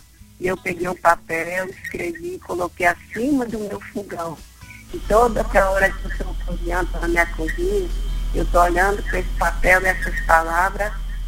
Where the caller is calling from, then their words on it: Santa Rosa, Brazil; aqui de Santa Rosa.